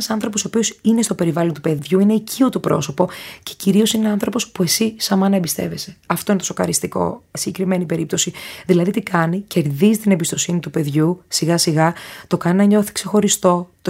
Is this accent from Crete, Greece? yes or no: yes; Crete, Greece; Έτυχε να γεννηθώ στην Ελλάδα και να έχω δικαιώματα και να μην φοράω μπούρκα. Έτυχε να είμαι από την Κρήτη